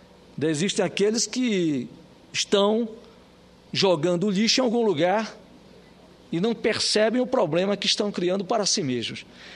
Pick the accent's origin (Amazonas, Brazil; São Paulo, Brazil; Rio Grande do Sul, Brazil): Amazonas, Brazil; De quem está lá em Santa Catarina, de quem está lá no meu estado do Amazonas